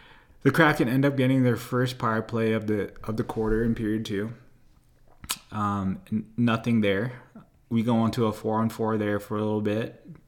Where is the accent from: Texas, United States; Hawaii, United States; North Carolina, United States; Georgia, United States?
Hawaii, United States; You know, growing up in Hawaii, you never had hockey